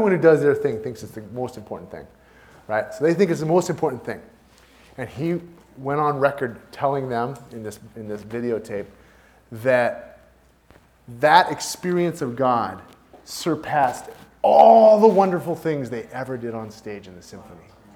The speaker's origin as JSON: {"language": "English", "town": "Seattle", "region": "Washington", "country": "United States", "tie": "born there", "said": "I was born in Seattle a long time ago, in a prior millennium."}